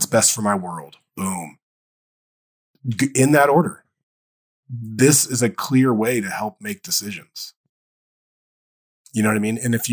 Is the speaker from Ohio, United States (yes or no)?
yes; Dayton, Ohio, United States; I grew up in Dayton, Ohio. So I'm in Ohio.